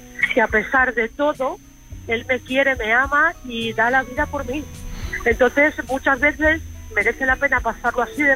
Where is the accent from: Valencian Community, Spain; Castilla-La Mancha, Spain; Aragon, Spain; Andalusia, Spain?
Valencian Community, Spain; Valencia; soy de Valencia.